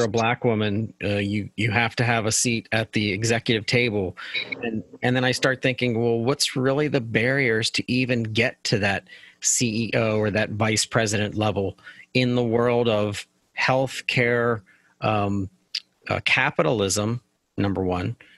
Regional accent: Pittsburgh, Pennsylvania, United States; I'm from Pittsburgh, so he's a Pittsburgh guy.

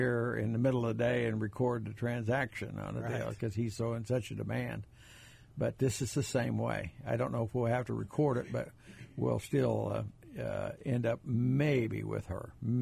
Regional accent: Missouri, United States; Well, I'm from Northwest Missouri. Walk 3 miles, you'll never see 12 roosters.

